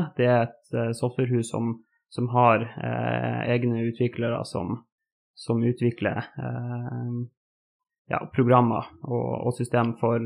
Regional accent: Harstad, Troms, Norway; moved away as an adult; now in Kristiansand, Norway; Jeg kommer fra Harstad.

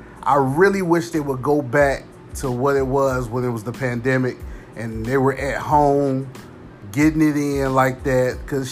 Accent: Chicago, Illinois, United States; I'm from Chicago, and I've seen a lot of that.

